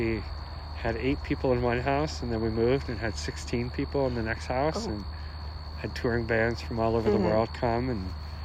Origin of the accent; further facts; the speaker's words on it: Brampton, Ontario, Canada; now in Guelph, Canada; No, I grew up in Brampton